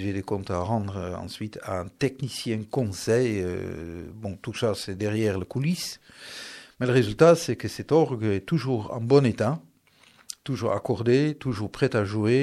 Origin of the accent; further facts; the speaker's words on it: Netherlands; Je suis né aux Pays-Bas